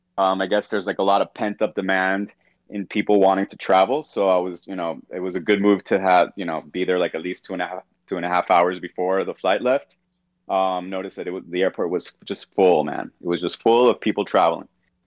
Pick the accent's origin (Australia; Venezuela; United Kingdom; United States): Venezuela; I'm from Venezuela, and it's probably the sketchiest place on earth.